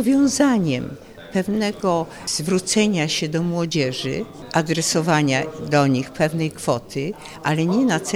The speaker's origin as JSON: {"language": "Polish", "town": "Kraków", "region": "Lesser Poland", "country": "Poland", "tie": "born or raised there", "said": "Ja jestem rodowitą krakowianką, więc żyłam zawsze nie skąpo, ale wyważenie."}